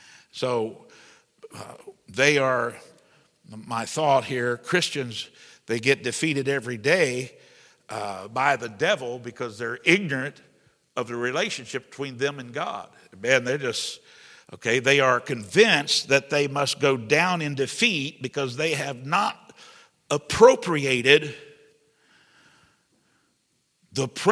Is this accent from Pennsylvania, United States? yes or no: no; New Trenton, Indiana, United States; I grew up in New Trenton, you know.